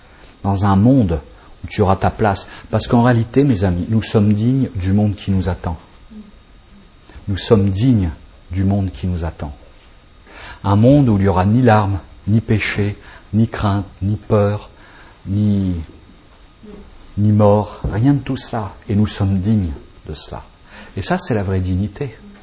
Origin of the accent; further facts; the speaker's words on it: France; born there; Pourquoi je suis né en France ? Bah voilà, Dieu a voulu. Pourquoi je suis né à... Je vis à Paris ?